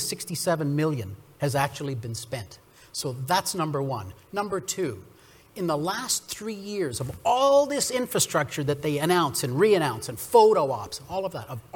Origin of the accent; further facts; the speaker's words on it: North Bay, Ontario, Canada; my hometown of my where I was born in North Bay, we lost 3% of our population in the last census.